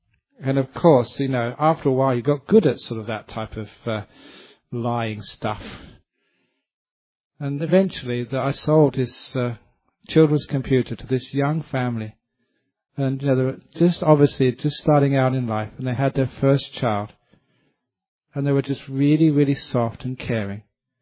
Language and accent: English; England, United Kingdom; But when I was growing up in England, this young student came to our house.